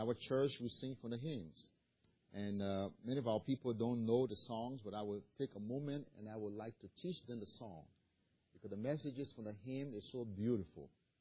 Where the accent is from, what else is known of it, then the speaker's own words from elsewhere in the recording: Liberia; I was born and raised in Liberia in 1977.